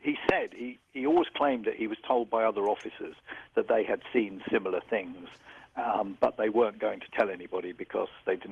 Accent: United Kingdom; I know I'm a Brit

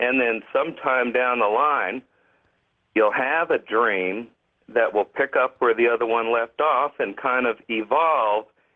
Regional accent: Pensacola, Florida, United States; I'm from Pensacola.

